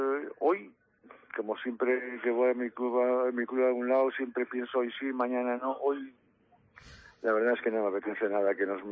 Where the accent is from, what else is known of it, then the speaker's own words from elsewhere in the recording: Galicia, Spain; los gallegos somos gente un poco especial, que creemos en nuestras brujas y nuestras historias